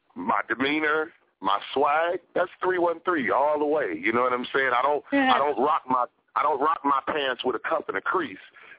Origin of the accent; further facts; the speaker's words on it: Detroit, Michigan, United States; That's like me being born and raised in Detroit, but I'm hollering Cali.